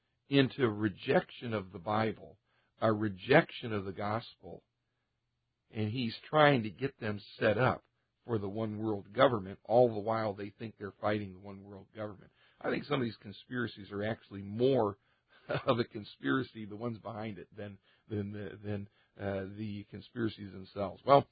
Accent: Richfield, Ohio, United States; Well, I grew up in Richfield.

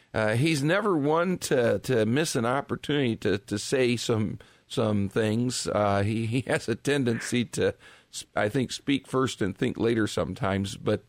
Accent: Richfield, Ohio, United States; Being born and raised in Northeastern Ohio, I like the change of seasons.

